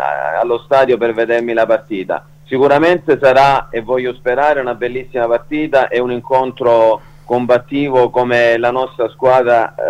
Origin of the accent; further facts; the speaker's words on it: Reggio Calabria, Calabria, Italy; Io da calabrese auguro ai crotonesi e alla squadra